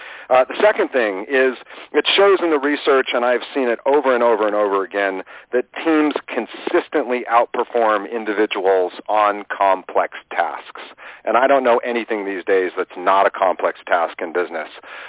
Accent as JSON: {"language": "English", "town": "Los Angeles", "region": "California", "country": "United States", "tie": "born or raised there", "said": "I was brought up in Westwood"}